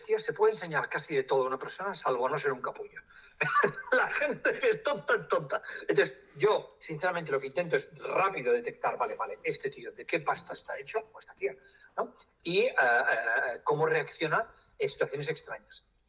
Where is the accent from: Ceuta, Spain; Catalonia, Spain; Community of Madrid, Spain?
Catalonia, Spain; Barcelona; Mira, el restaurante que voy a pedir, yo soy de Barcelona